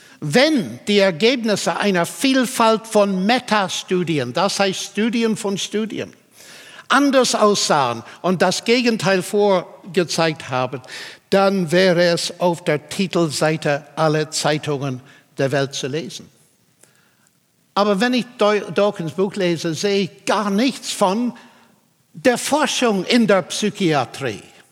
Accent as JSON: {"language": "German", "region": "Northern Ireland", "country": "United Kingdom", "second_language": "German", "said": "ich komme aus Nordirland. Meine Eltern waren gläubig und die waren sehr ungewöhnlich, weil sie christlich waren, ohne sektierisch zu sein."}